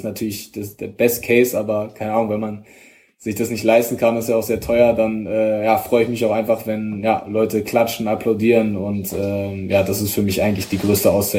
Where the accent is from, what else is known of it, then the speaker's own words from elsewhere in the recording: Berlin, Germany; dass es meine Heimatstadt ist